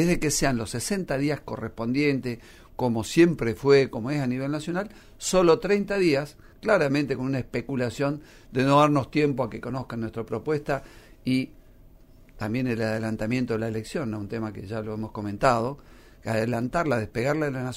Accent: Río Negro, Argentina; por más que paguemos con una presión impositiva fenomenal los rionegrinos como los argentinos

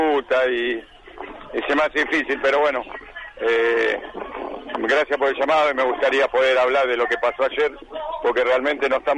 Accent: Bahía Blanca, Buenos Aires Province, Argentina; no nos conocemos porque yo soy de Bahía

